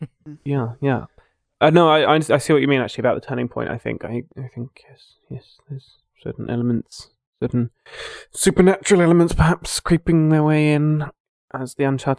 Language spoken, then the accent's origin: English; Brighton, South East England, United Kingdom; I didn't actually grow up in Hove. I grew up in Brighton, so...